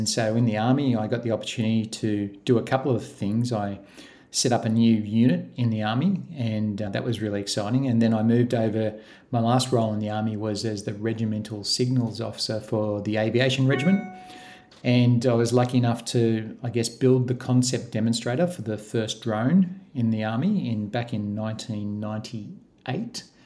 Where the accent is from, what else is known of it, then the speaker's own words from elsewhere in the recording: Gosford, New South Wales, Australia; I grew up in New South Wales in Gosford